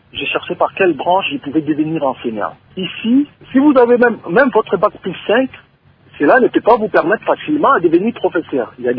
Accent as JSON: {"language": "French", "country": "DR Congo", "lives_now": "France", "said": "il connaît comment l'enseignement est chez nous au Congo."}